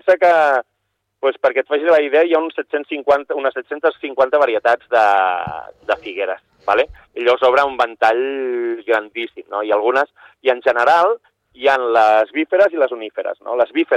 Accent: Sitges, Catalonia, Spain; jo soc de Sitges.

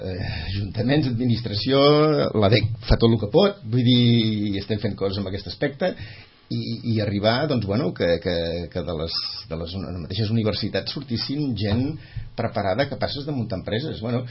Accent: Vilanova i la Geltrú, Catalonia, Spain; almenys jo soc de Vilanova, vull dir, i venim d'una tradició on tothom busca la feina

